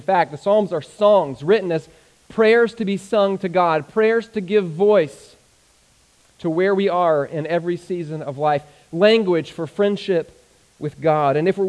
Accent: Nashville, Tennessee, United States; I grew up in Nashville, Tennessee, Music City, USA, and I vowed as a young kid that I would never, ever listen to country music.

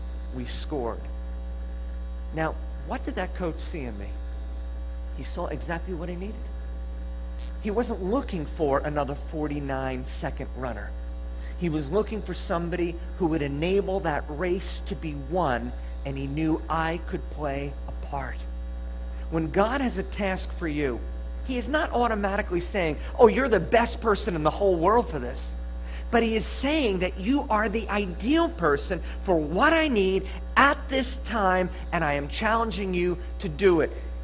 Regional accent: Huntington, United States; I had never lived anywhere more than 5 miles from where I was born in Huntington.

